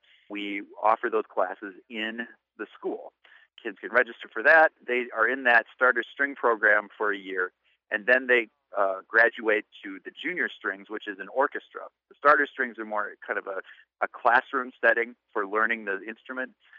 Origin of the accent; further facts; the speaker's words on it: Minneapolis, Minnesota, United States; And before that, I grew up in Minneapolis.